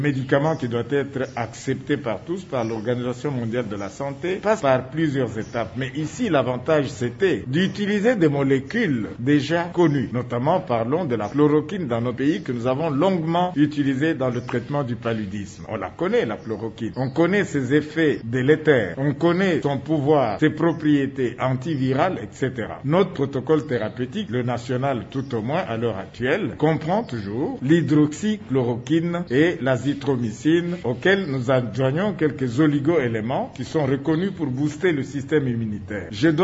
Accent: Kinshasa, DR Congo; Le salut est venu de mon pays, Kinshasa, mon pays que j'aime bien.

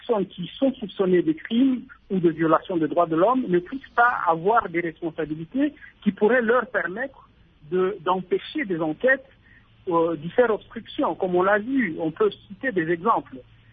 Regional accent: DR Congo; je suis Congolais

